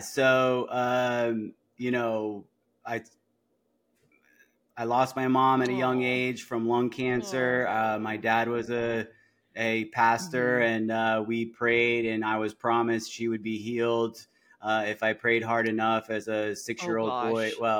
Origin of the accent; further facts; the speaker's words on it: Florida, United States; now in Chattanooga, United States; I grew up in South Florida, so it's a big change